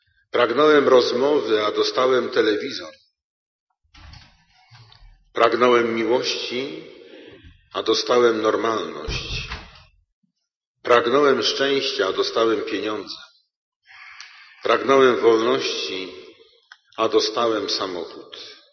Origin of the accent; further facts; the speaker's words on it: Wrocław, Lower Silesian Voivodeship, Poland; W moim dzieciństwie myśmy mieli, we Wrocławiu mieszkaliśmy właściwie w jednym pokoju i kuchni. Pięcioosobowa rodzina.